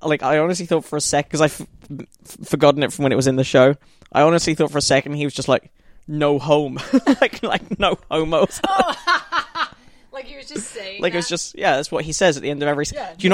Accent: United Kingdom; No, this is real. I mean, I'm faking this accent. But I am from Britain, but this isn't my accent.

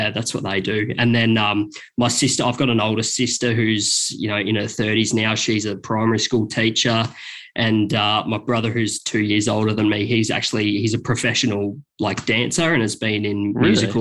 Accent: Corowa, New South Wales, Australia; I think it's just like, you know, just hanging out with mates, just doing all that country boy stuff, really playing footy. We're right on the Murray River.

